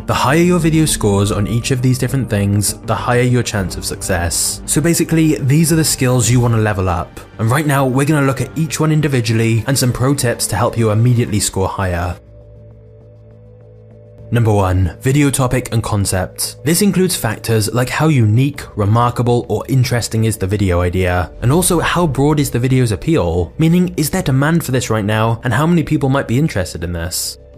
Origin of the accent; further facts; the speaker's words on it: United Kingdom; I'm British, we say niche, not niche